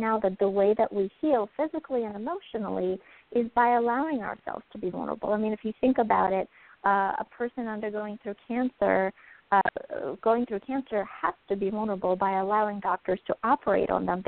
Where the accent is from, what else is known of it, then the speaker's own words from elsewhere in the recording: Ukraine; now in United States; I was born in Ukraine. I was exposed to Chernobyl radiation growing up. My family and I were able to immigrate to the United States as refugees.